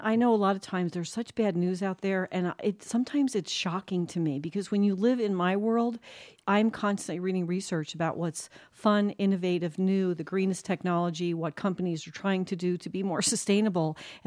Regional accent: New Jersey, United States; Like I said, I'm from Jersey, not hard. I mean, you drive a little bit on the turnpike or the parkway and you're in some major center.

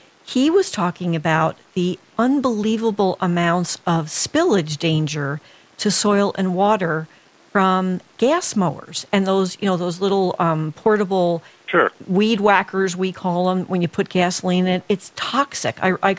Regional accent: New Jersey, United States; now in Tucson, United States; I grew up in New Jersey, and nobody wanted the job of filling the lawnmower

